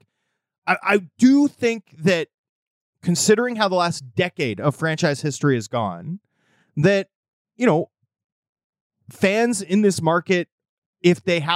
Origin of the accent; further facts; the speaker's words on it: Vancouver, British Columbia, Canada; also born or lived in Toronto; I grew up in Vancouver, right? I grew up a Canucks fan, but I spent my 20s in Toronto